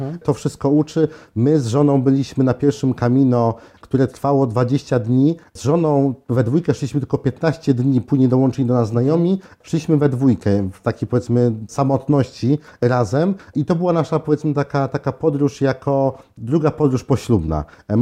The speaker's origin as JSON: {"language": "Polish", "town": "Syców", "region": "Lower Silesian Voivodeship", "country": "Poland", "said": "Na szczęście jestem z Sycowa"}